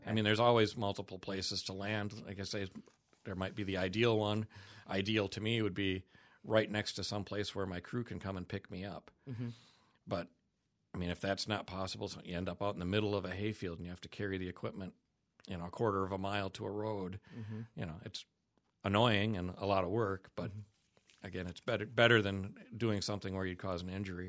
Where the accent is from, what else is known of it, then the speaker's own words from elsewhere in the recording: Wausau, Wisconsin, United States; It's great to fly Wausau just because I'm from Wausau, so I know so many people.